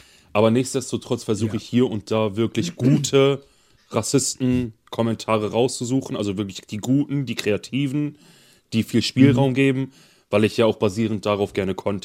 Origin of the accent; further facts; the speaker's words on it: Oldenburg, Lower Saxony, Germany; Ich bin gestern Nacht aus Berlin, hier in Oldenburg, in meiner Heimat angekommen.